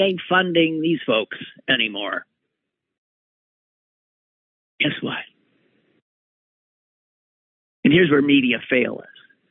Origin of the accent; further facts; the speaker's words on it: Wisconsin, United States; the senator from my home state of Wisconsin, Ron Johnson